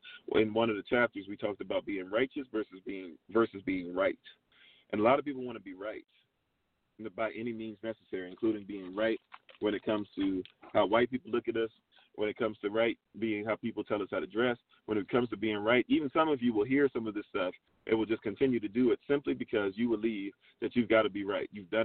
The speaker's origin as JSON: {"language": "English", "country": "Ghana", "said": "he was not a Ghanaian any more than I am a Ghanaian. But we call ourselves Ghanaian."}